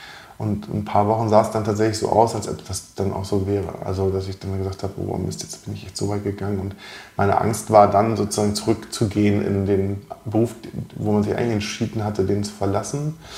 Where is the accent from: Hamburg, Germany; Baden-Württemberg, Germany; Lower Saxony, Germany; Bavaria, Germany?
Hamburg, Germany; Ich bin in Hamburg geboren und auch immer hier geblieben.